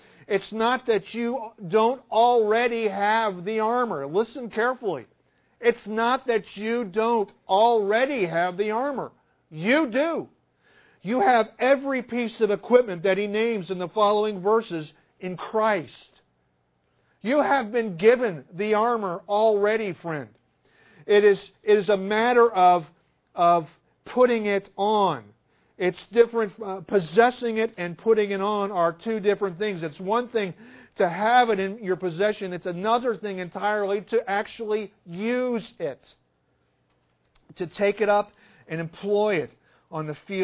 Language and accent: English; Illinois, United States; now in Canton, United States; We don't see many trains around Canton, but when I grew up outside of Chicago, they were frequent occurrences.